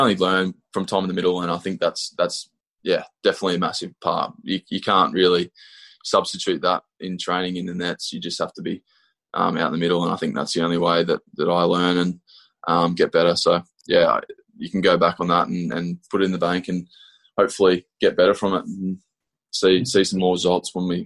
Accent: Australia; growing up in Australia, you're used to the pace on the ball

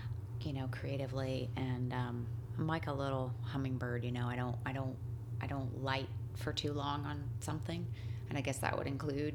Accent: the South, United States; I grew up in the South, but they were definitely not traditionally religious in any way.

